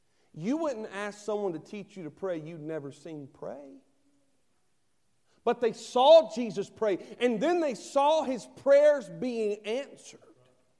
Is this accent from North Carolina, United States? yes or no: yes; Henderson, North Carolina, United States; I'm from Henderson, North Carolina. Why? Because that's where my father and my mother are from and where they raised me. It's my home.